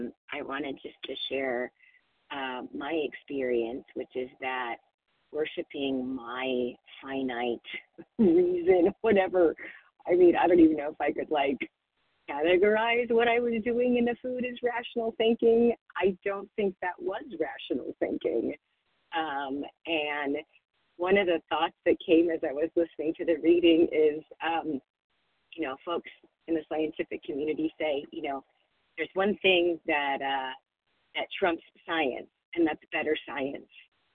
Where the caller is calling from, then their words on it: Illinois, United States; Calling from Illinois, this is … a gratefully recovered compulsive overeater.